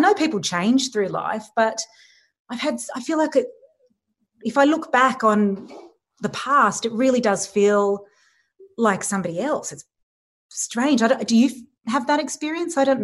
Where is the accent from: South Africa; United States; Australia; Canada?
Australia; Sydney, New South Wales; I grew up in Sydney